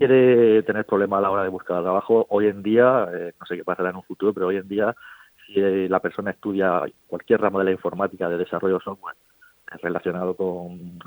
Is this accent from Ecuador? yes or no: no; Region of Murcia, Spain; como murciano ingeniero, me tuve que ir. Tuve que buscar mi profesión fuera